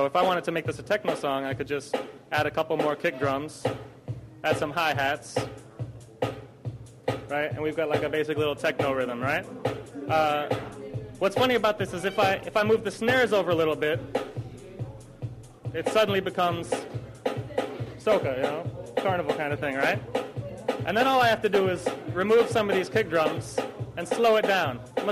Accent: Boston, Massachusetts, United States; now in Jamaica; not the DJ, but you know, I come from Boston. I've been living in Jamaica from January now.

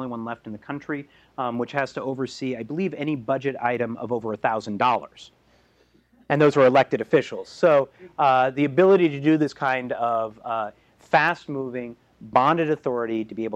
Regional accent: Vermont, United States; I grew up in Vermont, went to Hanover High School in Hanover, New Hampshire, because we actually have a bi-state education system

